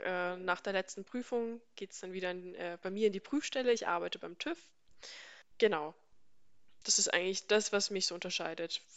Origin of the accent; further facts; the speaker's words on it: Bavaria, Germany; Als gebürtig komme ich aus dem Raum Erlangen-Nürnberg, habe dort auch mein allgemeines Abi gemacht. Und ja, dann ging es aus familiären Gründen einfach nach Aschaffenburg, habe dort in der Nähe meine Ausbildung gemacht